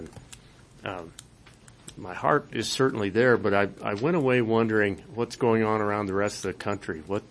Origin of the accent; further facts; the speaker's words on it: Daniel, Wyoming, United States; quite a bit of the rural America that I grew up in over in Daniel, Wyoming, continues to change.